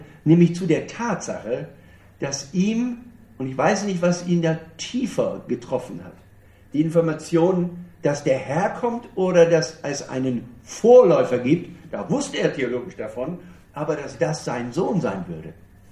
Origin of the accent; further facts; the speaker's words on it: Northern Germany, Germany; Ich komme ja aus Norddeutschland, da sagt man, dummtüch.